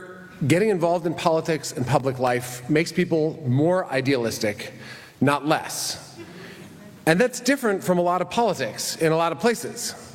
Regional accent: Madison, Wisconsin, United States; I grew up coming to talks here as a kid, growing up in Madison.

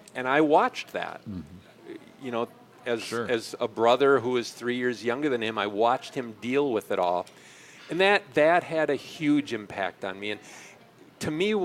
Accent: Curtis, Wisconsin, United States; also born or lived in Rock County; But I did most of my growing up in Clark County, about halfway between Eau Claire and Wausau, outside of a little town named Curtis, and went to Owen Withey High School.

